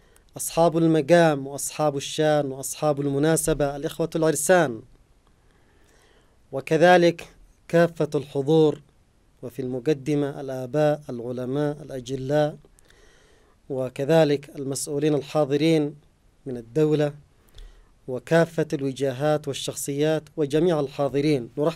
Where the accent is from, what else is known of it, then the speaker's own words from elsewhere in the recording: Yemen; وأكبر عرس قد أقيم في بلدنا اليمن على مر التاريخ